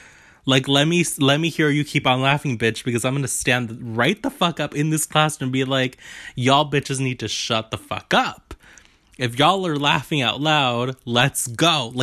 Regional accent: United Kingdom; But, like, being white, being British, being young, it all fucking worked.

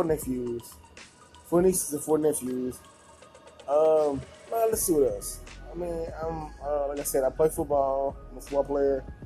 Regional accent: Los Angeles, California, United States; now in Nashville, United States; I am from Los Angeles, California. I actually moved down here to Nashville because I go to school down here.

